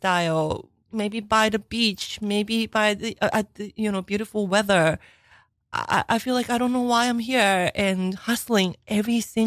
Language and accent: English; Hong Kong; also born or lived in Japan; now in New York, United States; I grew up in Hong Kong.